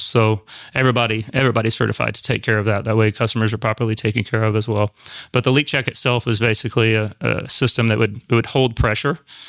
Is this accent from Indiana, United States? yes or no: yes; Columbus, Indiana, United States; Yeah, I'm also from Columbus, Indiana. Got hired on here a little over 10 years ago.